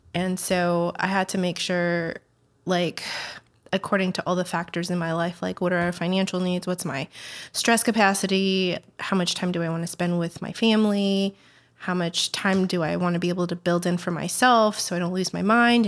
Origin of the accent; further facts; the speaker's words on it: California, United States; Like, I grew up in Silicon Valley, like the golden age of like startups